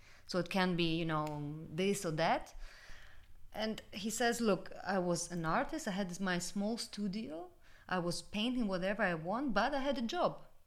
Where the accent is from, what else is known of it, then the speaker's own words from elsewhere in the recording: United States; look, I'm American, but look how I see what's going on in your country.